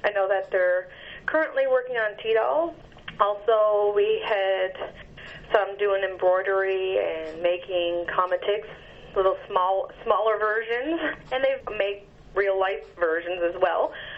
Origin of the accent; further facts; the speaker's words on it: Hopedale, Newfoundland and Labrador, Canada; I'm from Hopedale.